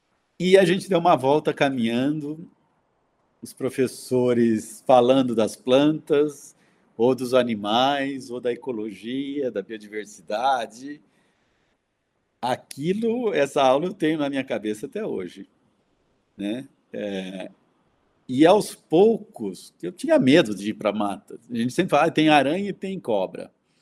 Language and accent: Portuguese; Campinas, São Paulo, Brazil; eu sou fui criado como uma criança urbana, em Campinas, numa rua de terra.